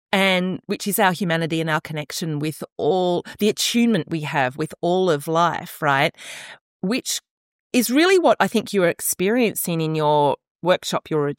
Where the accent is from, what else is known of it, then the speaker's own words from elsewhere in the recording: Australia; I know as an Australian